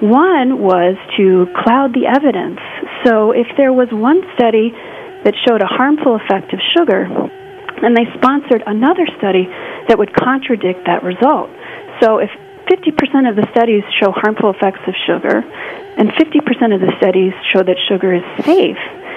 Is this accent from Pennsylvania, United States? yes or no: no; Colorado, United States; particularly in my home state of Colorado